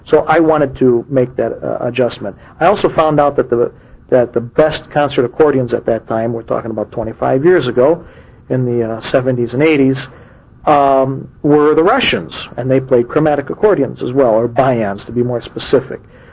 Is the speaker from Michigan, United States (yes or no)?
yes; Detroit, Michigan, United States; born there; So I was born in Detroit